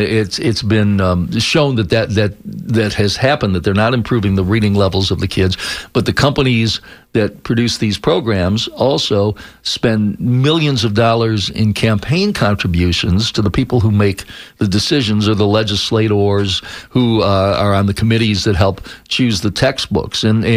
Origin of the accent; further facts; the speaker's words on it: Chicago, Illinois, United States; In Chicago, suburban Chicago.